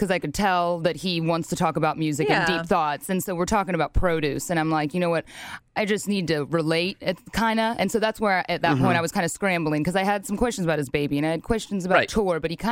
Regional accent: Ohio, United States; No, I'm from Ohio.

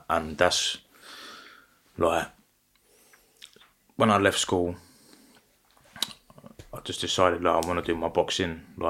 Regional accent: Sidcup, London, United Kingdom; born there; I was born in Sidcup, lived there from, my toddler years.

